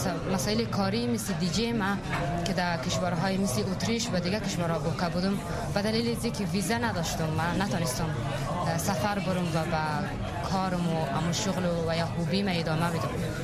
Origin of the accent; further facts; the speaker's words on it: Afghanistan; now in Sweden; ما خانم هایی که از افغانستان آمدیم